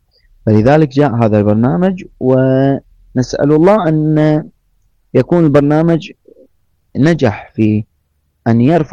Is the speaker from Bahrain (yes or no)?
yes; Bahrain; عندنا في البحرين